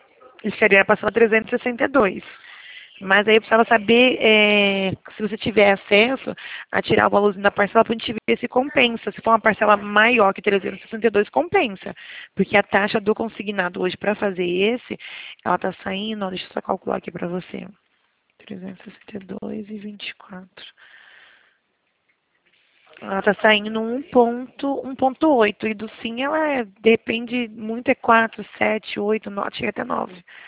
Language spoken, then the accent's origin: Portuguese; São Gonçalo, Rio de Janeiro, Brazil; born there; A minha família também é do Rio de Janeiro, eu nasci no Rio, lá em São Gonçalo.